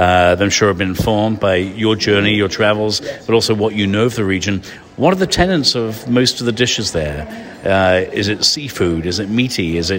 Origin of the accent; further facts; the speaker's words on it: London, United Kingdom; My hometown where I was born.